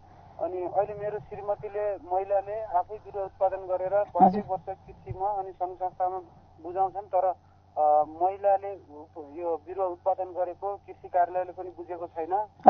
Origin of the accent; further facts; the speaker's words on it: Bhambada, Karnali Province, Nepal; म मेरो गाउँ चाहिँ मुगु जिल्लाको भामबाडा हो.